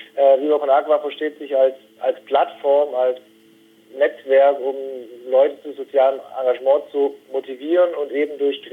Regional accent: Baden-Württemberg, Germany; Wir sind in der Nähe von Stuttgart gemeinsam aufgewachsen.

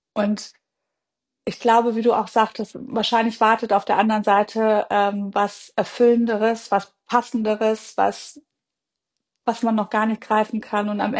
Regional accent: Hanover, Lower Saxony, Germany; ich komme aus Hannover, aber wir haben schon irgendwie so trotzdem das Beste in Hannover aus beiden Welten gehabt. Also wir hatten ein kleines Häuschen mit einem Minigarten, wir haben so ein bisschen am Stadtrand gewohnt, es war grün

